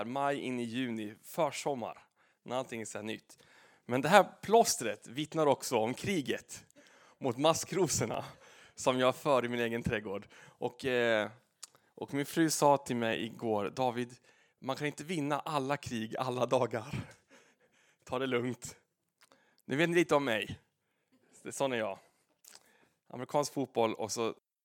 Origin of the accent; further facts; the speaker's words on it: Stockholm, Stockholm County, Sweden; also born or lived in Falun; Och jag är född i Falun, uppväxt i Stockholm i förorten. Och sen är jag tillbaka hit sen några år